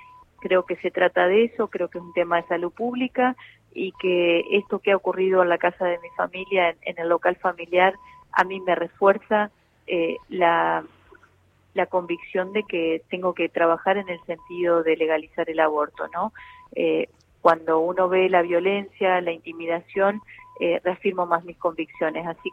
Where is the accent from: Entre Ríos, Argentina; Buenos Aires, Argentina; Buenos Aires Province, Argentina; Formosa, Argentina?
Entre Ríos, Argentina; General Campos; moved away; mis padres tienen una panadería hace 40 años en mi pueblo que se llama General Campos. Bueno, yo no vivo ahí desde que me fui a estudiar